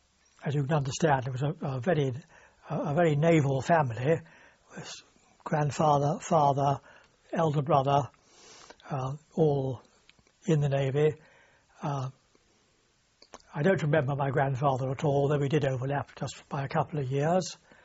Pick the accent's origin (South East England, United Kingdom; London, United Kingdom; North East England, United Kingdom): South East England, United Kingdom; Southsea; born there; I was born in Southsea on the 14th of December 1923. I was the youngest child of three